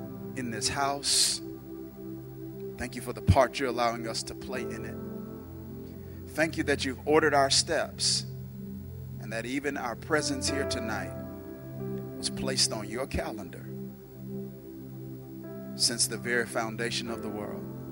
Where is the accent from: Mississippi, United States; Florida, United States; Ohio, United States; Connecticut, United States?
Mississippi, United States; now in New Jersey, United States; born and raised in Mississippi, not too far from here. Went to college in Jackson.